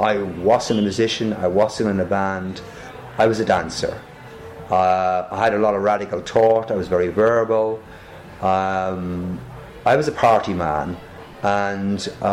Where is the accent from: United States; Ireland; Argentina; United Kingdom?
Ireland; Drogheda, Leinster; I was 17, and I was working class from Baldsgrove in Drogheda, and I, from a big family, I'm this oldest son